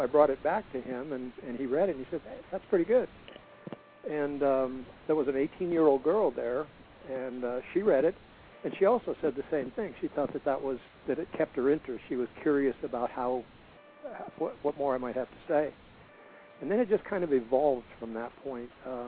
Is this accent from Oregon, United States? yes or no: yes; Oregon, United States; I just said, I'm from Oregon, so I don't really understand.